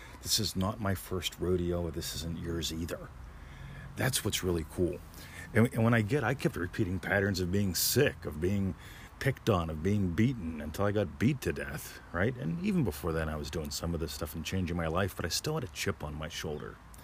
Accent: United States; I'm an American living in the U.S.

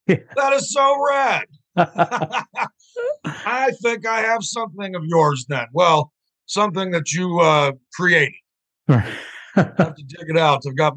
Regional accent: The Colony, Texas, United States; also born or lived in Lewisville; The Colony and Louisville. That's right on, man. Where I cut my teeth, grew up, scraped my knees, went to grade sch

